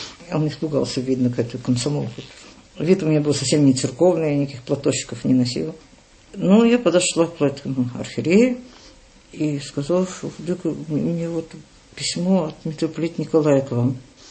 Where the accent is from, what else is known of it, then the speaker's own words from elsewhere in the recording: Paris, Île-de-France, France; И поскольку я воспитывалась в Париже